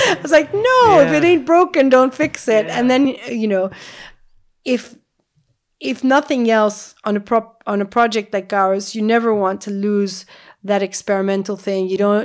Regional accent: Manhattan, New York, United States; the only biodiversity I had was pigeons and rats and cockroaches in Central Park and all of that for growing up in Manhattan.

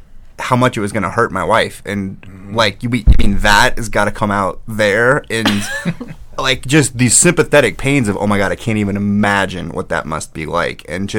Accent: St. Louis, Missouri, United States; I'm a Cardinals fan. I grew up in St. Louis, and it was game 7 of the NLCS

